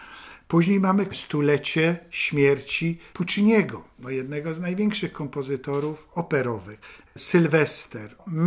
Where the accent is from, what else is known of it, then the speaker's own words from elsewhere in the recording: Białystok, Podlaskie Voivodeship, Poland; accent: Silesian; Stąd zawsze mówiłem, że jestem białostoczaninem ze śląskim akcentem.